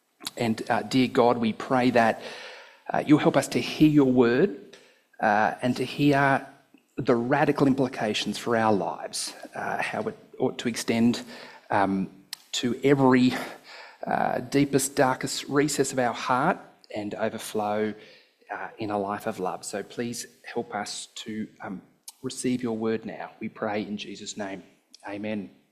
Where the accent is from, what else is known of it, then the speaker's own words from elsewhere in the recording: Sydney, New South Wales, Australia; So it was just part of normal living in Sydney. I grew up in Sydney as a child.